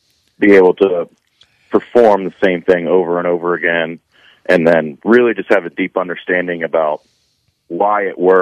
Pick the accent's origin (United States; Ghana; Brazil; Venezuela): United States; The Woodlands, Texas; Well, I picked Sam Houston because I'm from the Woodlands, Texas, so it was pretty close by.